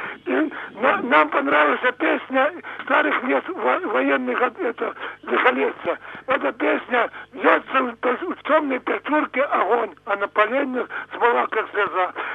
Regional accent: Gomel Region, Belarus; Моя семья партизанская. Я родился и вырос в Жлобинском районе.

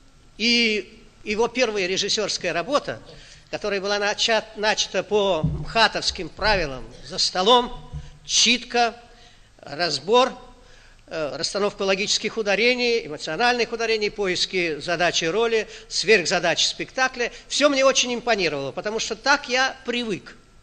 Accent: Saint Petersburg, Russia; Я, как ленинградец, слабо себе представлял, кто такой Туманов.

